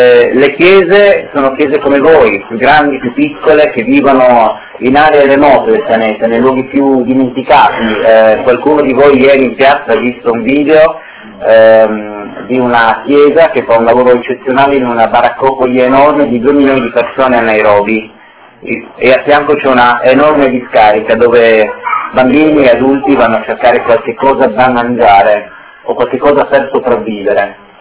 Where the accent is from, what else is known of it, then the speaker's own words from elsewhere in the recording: Turin, Piedmont, Italy; vengo da Torino, quindi è facile abbinare il mio nome alla città di provenienza